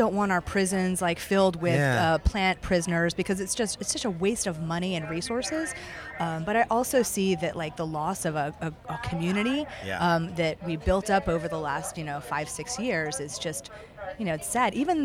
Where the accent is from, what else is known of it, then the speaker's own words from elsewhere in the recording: Charleston, South Carolina, United States; And I'm from the South, from Charleston.